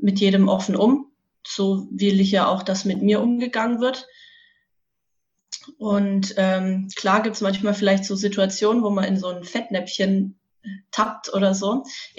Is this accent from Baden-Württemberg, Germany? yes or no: yes; Karlsruhe, Baden-Württemberg, Germany; ziemlich stark mit aufgewachsen, da mein Vater auch sich viel engagiert für die Albschule. Die gibt es bei uns in Karlsruhe.